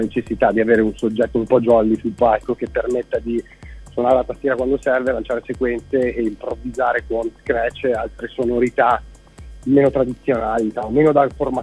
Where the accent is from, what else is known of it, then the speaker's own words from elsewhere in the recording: Veneto, Italy; noi tutti quattro attualmente siamo un po' sparsi in giro per l'Italia, però siamo tutti nativi del nord-est, siamo veneti